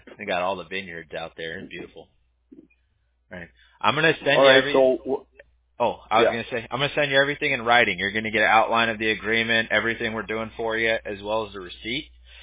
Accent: Newport Beach, California, United States; I'm from California, so. Unfortunately, my state's gone to crap.

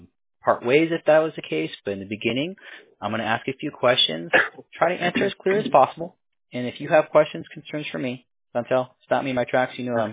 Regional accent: New York, United States; born there; I was born in New York.

